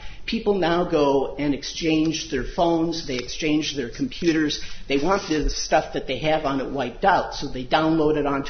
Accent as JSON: {"language": "English", "region": "Wisconsin", "country": "United States", "said": "We're from Dane County, Wisconsin."}